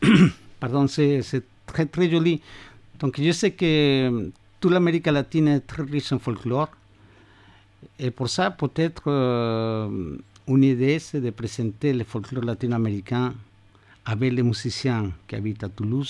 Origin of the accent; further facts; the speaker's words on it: Mexico City, Mexico; born there; French is a second language; Donc, je suis mexicain, avec des racines un petit peu partout. Je suis né à Mexico.